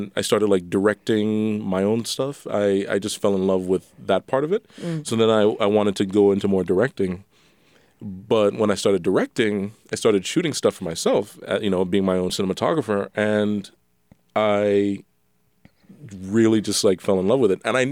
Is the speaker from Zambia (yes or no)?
no; U.S. Virgin Islands; growing up in the Virgin Islands, that's what I was mostly familiar